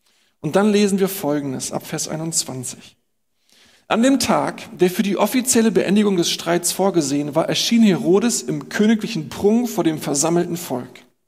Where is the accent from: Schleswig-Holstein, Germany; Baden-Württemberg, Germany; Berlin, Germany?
Berlin, Germany